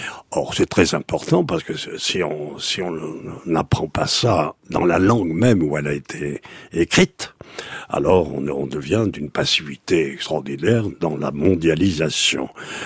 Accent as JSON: {"language": "French", "town": "Bordeaux", "region": "Nouvelle-Aquitaine", "country": "France", "said": "Pourquoi je suis de Bordeaux ? Vous imaginez, je n'ai pas besoin de vous faire un état des lieux de la région. Je suis révolutionnaire parce que je suis girondin."}